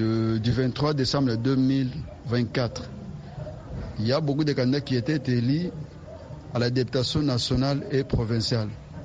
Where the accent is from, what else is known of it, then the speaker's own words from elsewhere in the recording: Kinshasa, DR Congo; Même ici à Kinshasa, chez nous, en République démocratique du Congo